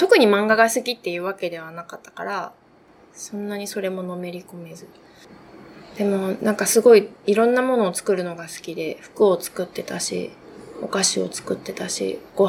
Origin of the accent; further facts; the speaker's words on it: Ibaraki, Japan; also born or lived in Chiba; 生まれは千葉、育ちは茨城、主に茨城育ち。結婚して、ここに引っ越すまで、関東地方以外のところに住んだことがありません。